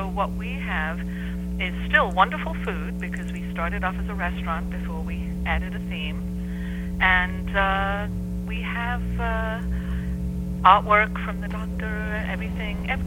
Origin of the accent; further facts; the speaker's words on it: United Kingdom; I'm British, but I also have a history of Austrian and Hungarian in my family